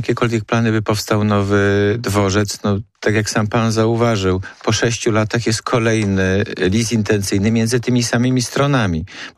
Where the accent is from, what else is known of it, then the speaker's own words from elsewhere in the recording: Poznań, Greater Poland Voivodeship, Poland; Żaden obiekt, z którego będziemy jako poznaniacy mogli być dumni, żaden funkcjonalny obiekt tutaj nie powstanie